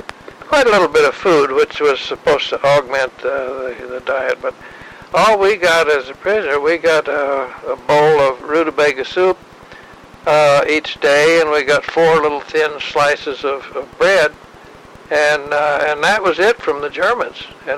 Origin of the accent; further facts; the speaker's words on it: Kansas, United States; born there; But then he went on and told me where I was born in Kansas, and when I went to high school, and when I graduated, and when I went into the Air Force